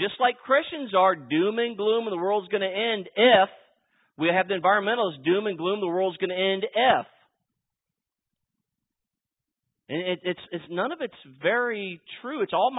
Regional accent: California, United States; I grew up in California, so I have a right to be slightly liberal, right?

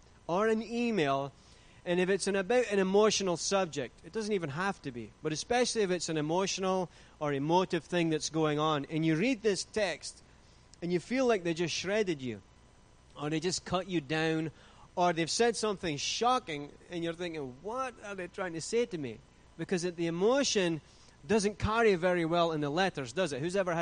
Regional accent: United Kingdom; I made a couple of friends from my home country that were English, and so, you know, close to Scotland.

